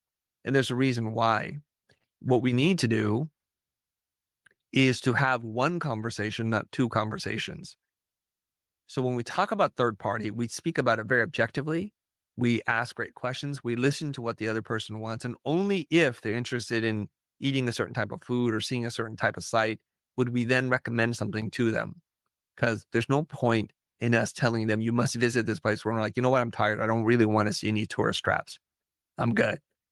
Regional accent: United States; And I grew up in America as a first generation immigrant refugee. So I still have deep ties and connection to my culture, my original culture, while having the benefit of being raised in America

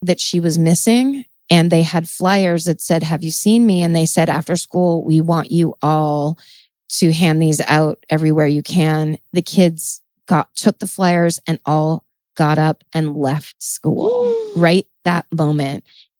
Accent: Petaluma, California, United States; so Winona Ryder is from my hometown.

